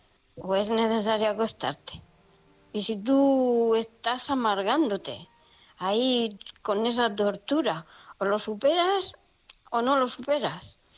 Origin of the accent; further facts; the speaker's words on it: Region of Murcia, Spain; de Murcia.